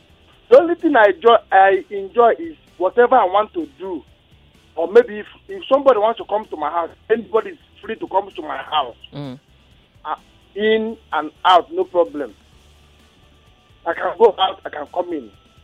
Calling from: Lagos, Nigeria; I'm calling you from Ojo Alaba.

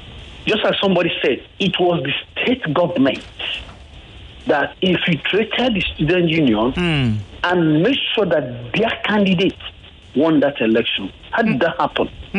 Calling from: Ajah, Lagos, Nigeria; I'm calling from Aja.

